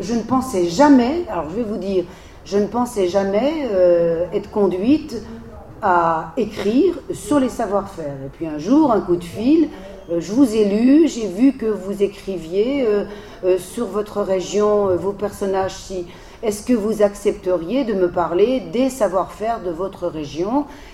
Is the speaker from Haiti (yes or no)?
no; Grand Est, France; j'ai plus un pied en Lorraine qu'en Alsace, parce que je suis née en Lorraine, j'ai grandi en Lorraine.